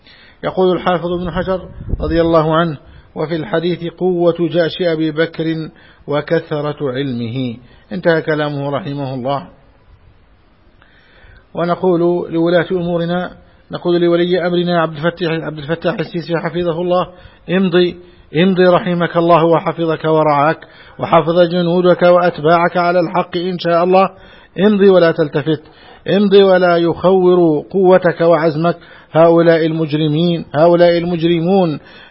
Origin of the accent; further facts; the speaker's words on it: Egypt; بلادنا مصر